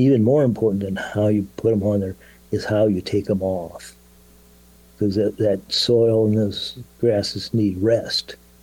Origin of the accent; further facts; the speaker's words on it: Ohio, United States; I grew up in Ohio, and there aren't any meadowlarks there anymore.